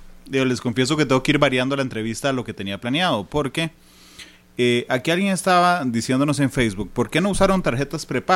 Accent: Cartago, Costa Rica; usted sabe que yo soy de Cartago, creo que usted también es de Cartago.

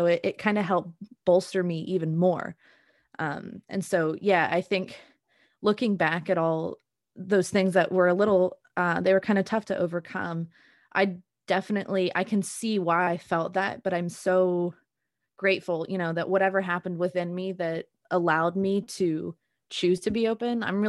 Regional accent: Zanesville, Ohio, United States; what it felt like growing up in Zanesville, confused about, you know, my queerness

